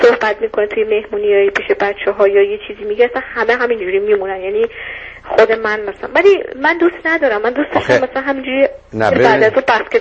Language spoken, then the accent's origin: Persian; Iran; خب منم توی محیط محدود بزرگ شدم، ایران بزرگ شدم